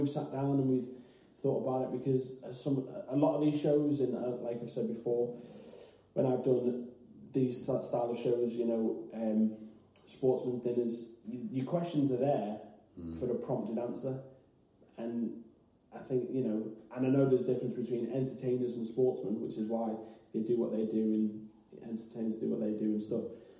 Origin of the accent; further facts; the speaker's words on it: Liverpool, North West England, United Kingdom; I went, no, I'm from Liverpool.